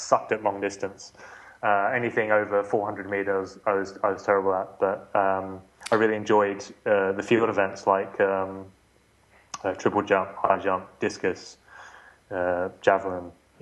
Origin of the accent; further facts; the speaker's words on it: Australia; moved away as an adult; now in London, United Kingdom; So I moved in 2004 from Australia to London.